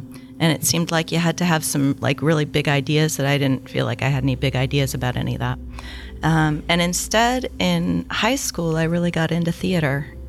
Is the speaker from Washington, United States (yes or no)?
no; St. Louis, Missouri, United States; I grew up in St. Louis, Missouri, and my family is all still there.